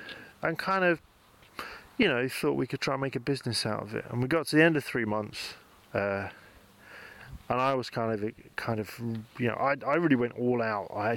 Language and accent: English; United Kingdom; now in Denmark; I came away from my home country feeling as though, you know what, it's not that bad a place after all. I mean, there's a lot of reasons why I decided to move away from the UK and end up in Denmark.